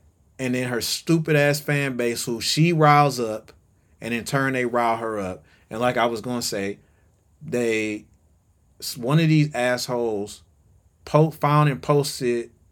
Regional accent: Detroit, Michigan, United States; now in Atlanta, United States; I know I live in Atlanta, man. Don't, I'm from Detroit.

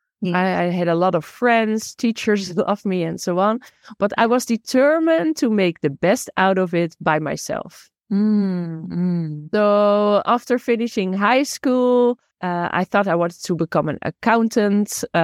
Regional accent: Netherlands; English is a second language; So to share about my personal journey, I grew up here in the Netherlands, Europe. And at the age of 6, my parents got divorced.

